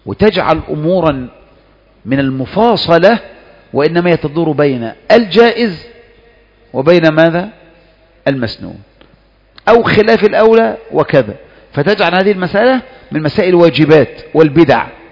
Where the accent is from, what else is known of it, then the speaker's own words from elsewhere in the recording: Egypt; معلوم أن التسليمة الوحيدة عندنا في مصر يعني صعبة، الناس ما يعتدونها